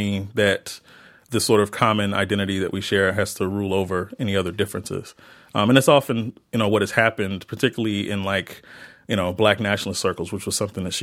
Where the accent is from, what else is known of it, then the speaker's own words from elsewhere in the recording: Mississippi, United States; Tougaloo College, which is an historically black college in my home state of Mississippi